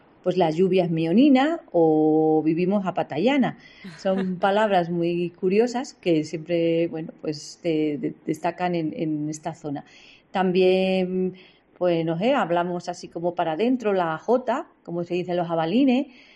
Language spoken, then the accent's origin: Spanish; Las Casas del Conde, Castile and León, Spain; Por ejemplo, en mi pueblo, las Casas del Conde, la S la absorben para adentro, dicen las Cajas del Conde.